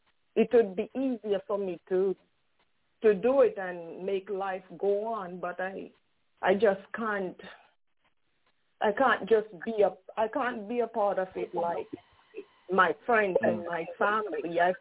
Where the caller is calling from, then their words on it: Brooklyn, New York, United States; from Brooklyn, New York.